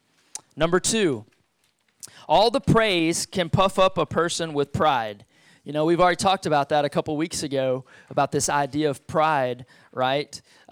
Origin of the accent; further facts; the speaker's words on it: Texas, United States; I love being American. I love it. I feel so blessed. And I feel real blessed to be a Texan.